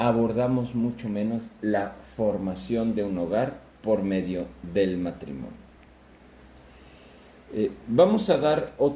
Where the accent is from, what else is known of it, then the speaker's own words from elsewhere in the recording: Mexico; O sea, somos más mexicanos, pero muchos menos nos casamos.